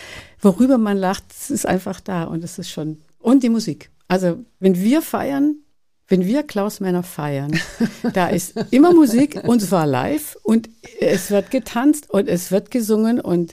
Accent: Baden-Württemberg, Germany

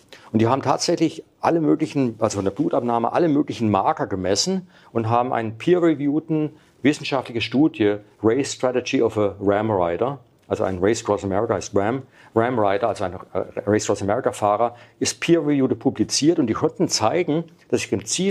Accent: Freiburg, Baden-Württemberg, Germany; Ich komme ja aus Freiburg, aber meine Firma war in München.

